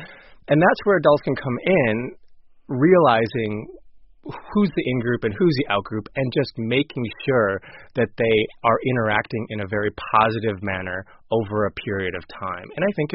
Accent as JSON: {"language": "English", "region": "North Dakota", "country": "United States", "tie": "born or raised there", "moved": "yes", "said": "I was raised in North Dakota and I understood, you know, early on that I was different."}